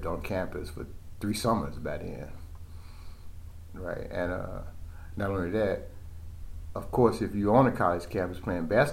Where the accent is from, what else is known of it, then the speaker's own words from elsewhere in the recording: Chicago, Illinois, United States; I was born and raised here in Chicago on the west side.